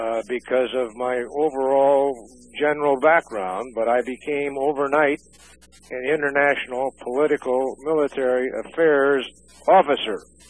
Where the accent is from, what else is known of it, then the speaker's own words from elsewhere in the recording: Washington, United States; my home state of Washington, I'm proud